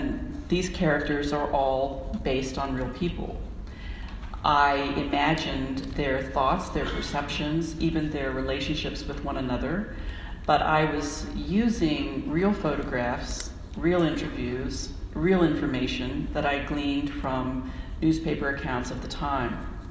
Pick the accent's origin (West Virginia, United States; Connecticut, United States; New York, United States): West Virginia, United States; Buchanan; This is very much a West Virginia story because Quiet Dell still exists near my hometown, Buchanan.